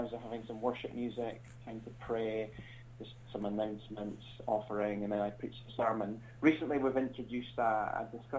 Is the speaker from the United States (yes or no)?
no; United Kingdom; even just as a British person, we are ingrained in our cultural thinking more than we realise.